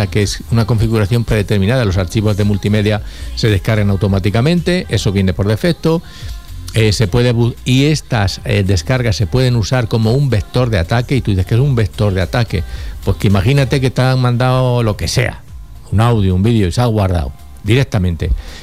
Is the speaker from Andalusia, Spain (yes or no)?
no; Albacete, Castilla-La Mancha, Spain; somos murcianos porque fueron conquistados por los murcianos. Los reconquistamos los manchegos.